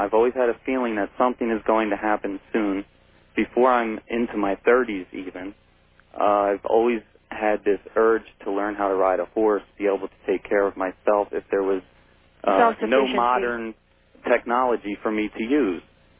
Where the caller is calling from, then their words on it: Las Vegas, Nevada, United States; I'm calling from Las Vegas.